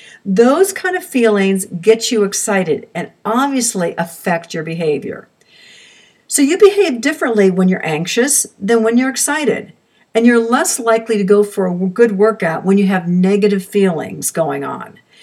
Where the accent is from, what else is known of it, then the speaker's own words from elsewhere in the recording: Arizona, United States; born there; also born or lived in Oklahoma / San Diego / Brazil / Alabama; We moved an awful lot. In 1951, I was born in Arizona. Then in 52, moved to Oklahoma. 53, San Diego, 56, Brazil, 1959, Alabama, then moved on to Hawaii, Texas, Illinois, and finally California.